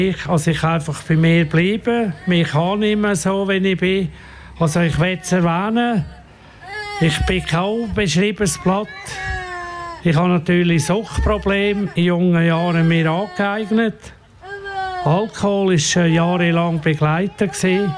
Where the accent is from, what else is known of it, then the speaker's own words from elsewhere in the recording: Glarus, Switzerland; accent: Glarus German; Das ist jetzt auf Glarnerdeutsch, also ich bin Glarner.